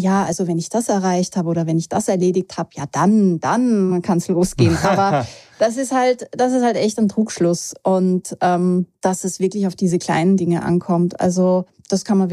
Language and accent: German; Germany; now in Austria; ich bin ja ursprünglich aus Deutschland